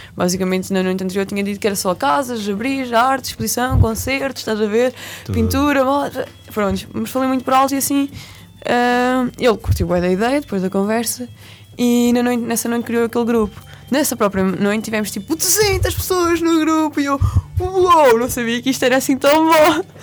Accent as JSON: {"language": "Portuguese", "region": "Algarve", "country": "Portugal", "said": "Mas eu sou do Algarve e tipo, vou sempre trabalhar."}